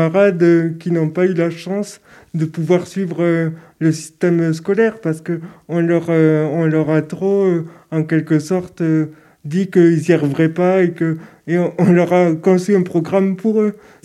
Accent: Toulouse, Occitanie, France; j'ai 30 ans. Je suis de Toulouse, je suis né à Toulouse.

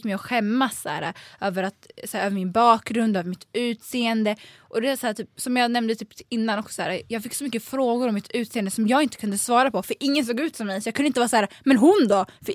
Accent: Sweden; born there; jag är född här.

